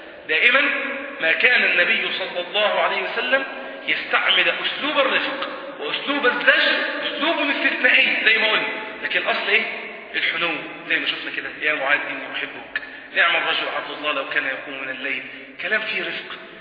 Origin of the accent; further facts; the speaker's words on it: Egypt; هو حس ان انا مصري من لباسي مثلا او من زيي،